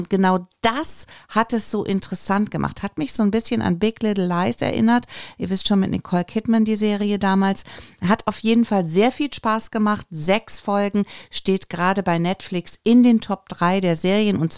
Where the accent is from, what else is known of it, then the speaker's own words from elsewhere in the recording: Nettetal, North Rhine-Westphalia, Germany; nach Nettetal, wo ich herkomme.